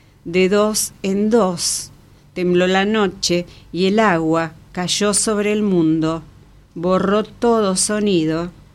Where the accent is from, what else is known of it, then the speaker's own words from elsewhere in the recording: Carcarañá, Santa Fe, Argentina; De niña, en Carcarañá